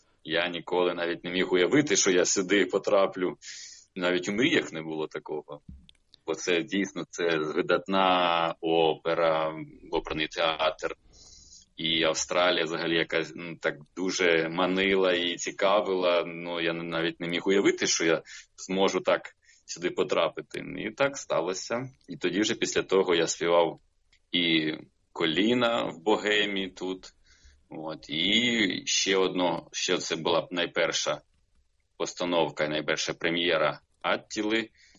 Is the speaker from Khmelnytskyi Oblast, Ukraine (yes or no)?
no; Pavlohrad, Dnipropetrovsk Oblast, Ukraine; born there; Народився я в місті Павлоград, це Дніпропетровська область. В Україні.